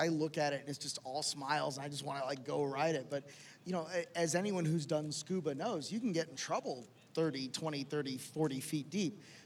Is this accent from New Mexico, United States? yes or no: no; Miami, Florida, United States; we go later to Miami, which is my hometown, so obviously dolphin fan, right?